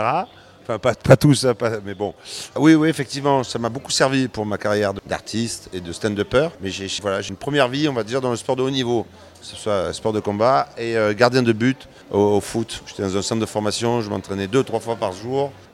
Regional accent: Marseille, Provence-Alpes-Côte d'Azur, France; now in Paris, France; quand on arrive, on est de Marseille comme ça, et qu'on se retrouve à Paris dans l'hyper showbiz

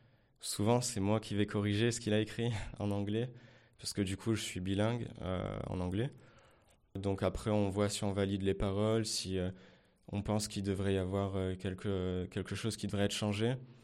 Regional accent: Digne-les-Bains, Provence-Alpes-Côte d'Azur, France; Oui, donc moi je viens de Digne-les-Bains.

